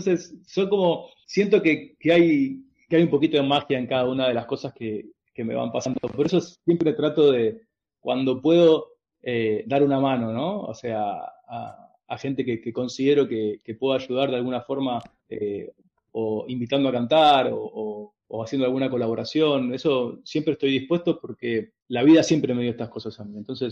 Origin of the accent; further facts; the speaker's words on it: Avellaneda, Buenos Aires Province, Argentina; Nosotros somos de Avellaneda, nos fuimos hasta Capital